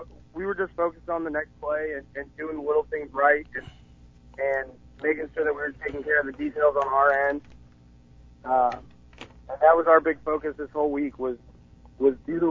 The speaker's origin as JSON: {"language": "English", "region": "Indiana", "country": "United States", "said": "I mean, I'm from Northern Indiana, and I knew who Tri-West was when I was in high school."}